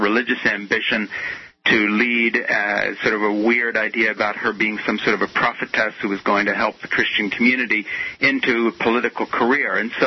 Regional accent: Switzerland; I was born in Switzerland to … who became an evangelical leader. He was an American missionary who had gone over to Europe just after the Second World War. And that's where I grew up, in a little fundamentalist commune called Le Brie Fellowship.

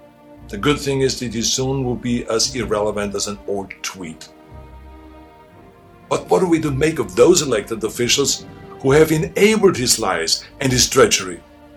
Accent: Austria; now in United States; Now, I grew up in Austria.

